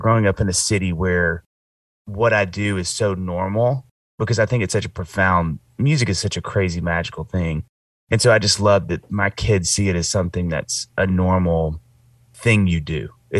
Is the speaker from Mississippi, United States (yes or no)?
yes; Jackson, Mississippi, United States; now in Knoxville, United States; other than like a … concert growing up in Jackson, Mississippi, we'd drive and see those.